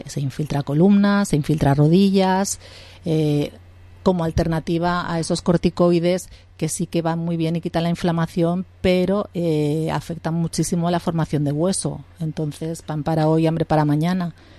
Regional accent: Catalonia, Spain

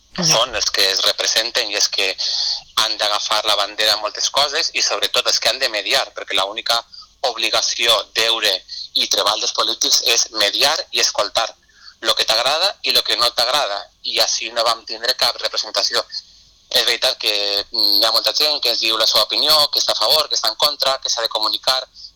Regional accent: Valencian Community, Spain; la música, que és la nostra insígnia com a valencians i com a valencianes

